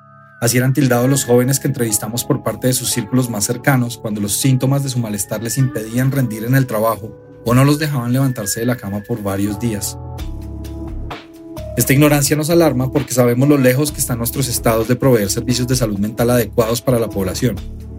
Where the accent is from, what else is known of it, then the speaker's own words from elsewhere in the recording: Colombia; soy un periodista colombiano